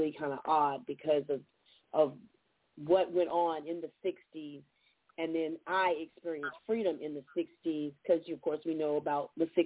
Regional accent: Orlando, Florida, United States; I grew up in Orlando area. 6 years old, we moved to a town. Our address was still Orlando. But we actually live physically in a town, which is the oldest black municipality in the southeastern United States.

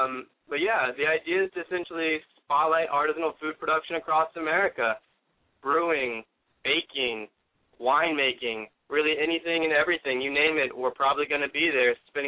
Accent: Indianapolis, Indiana, United States; I am from Indianapolis originally, grew up around racing, absolutely love it and absolutely miss it.

